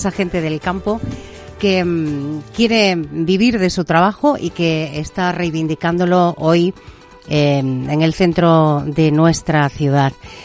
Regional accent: Extremadura, Spain; a todos aquellos que llegan de mi tierra, de Extremadura, especialmente desde Miajadas.

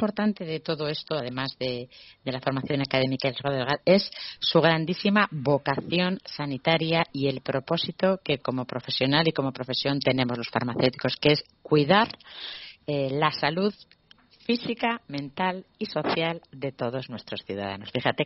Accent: Spain; como españoles pues tenemos que estar muy contentos

